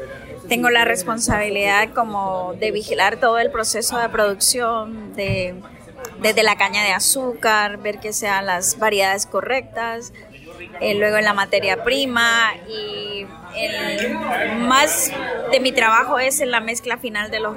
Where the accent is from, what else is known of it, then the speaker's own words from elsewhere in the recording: Nicaragua; moved away as an adult; now in Guatemala; Soy nicaragüense y me casé con un guatemalteco, por eso me fui a vivir a Guatemala.